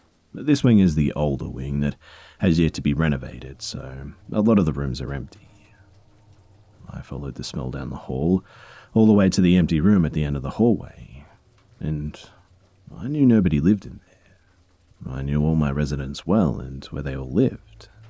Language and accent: English; Alberta, Canada; I'm from Canada, Alberta, and that's all I can really say